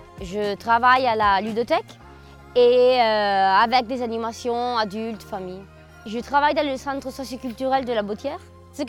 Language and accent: French; Albania; French is a second language; also born or lived in Italy; now in Spain; j'ai 29 ans. Je viens d'Albanie et Italie, mais je vis en Espagne depuis des années.